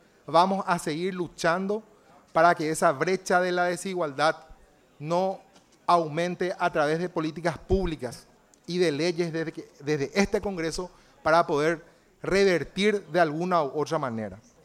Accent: Central, Paraguay; yo soy del Departamento Central, vemos que hoy ha aumentado la cantidad de indigentes

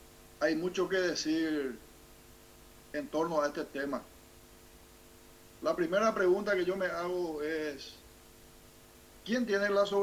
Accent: Paraguay; somos el pueblo paraguayo.

